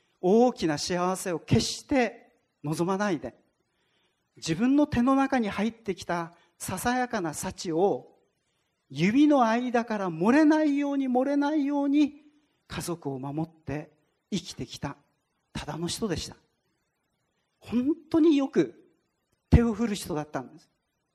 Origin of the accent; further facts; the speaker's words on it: Tochigi, Japan; 私の実家は栃木県のほぼ真ん中あたりにあって、家の周りを、家の前を東北本線が目の前を走っているのであります。